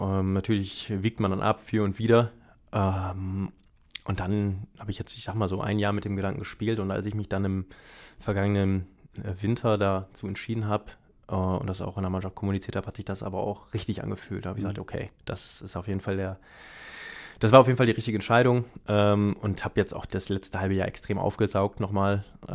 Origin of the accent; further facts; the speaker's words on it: Essen, North Rhine-Westphalia, Germany; Ja, da ich da aufgewachsen bin und mein Bruder und meine Mutter auch noch weiterhin dort wohnen, bin ich dem Stadtteil schon sehr verbunden.